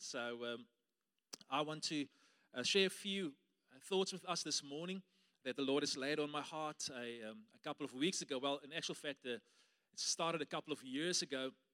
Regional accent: Beaufort West, Western Cape, South Africa; I grew up in Beaufort West

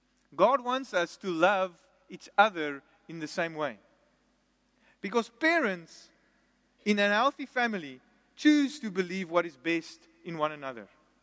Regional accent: Port Elizabeth, Eastern Cape, South Africa; Then I will go, I was in PE, my hometown, and I showed them, children, this was daddy's school.

